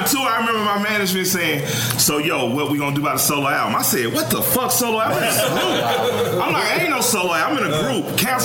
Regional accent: Atlanta, Georgia, United States; I said, man, I grew up in Atlanta, so half my day was

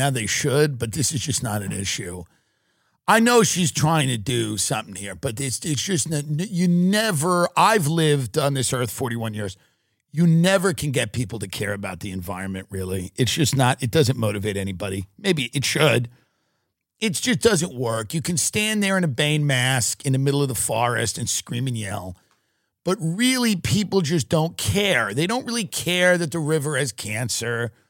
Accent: New York, United States; I am telling you that I grew up on Long Island my whole life, and people wanted you to care about beach erosion.

